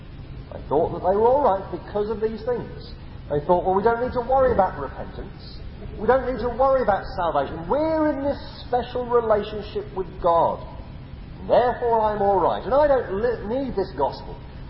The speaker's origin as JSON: {"language": "English", "region": "England", "country": "United Kingdom", "said": "I'm English, and being English, I've been brought up in a Christian country because this is a Christian country"}